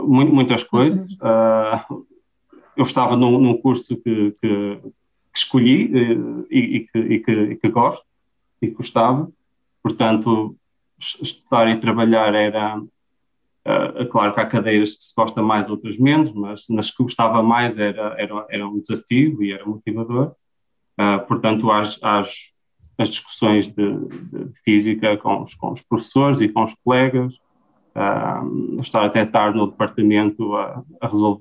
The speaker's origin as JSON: {"language": "Portuguese", "town": "Vieira do Minho", "region": "Braga", "country": "Portugal", "said": "E eu sou de Vieira do Minho, portanto, a 30 km de Braga"}